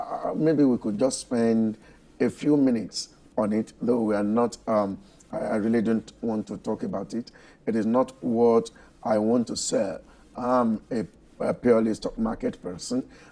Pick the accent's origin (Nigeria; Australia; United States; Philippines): Nigeria; For those of us that are here, there would always be one reason or the other to stay back in Nigeria as a Nigerian.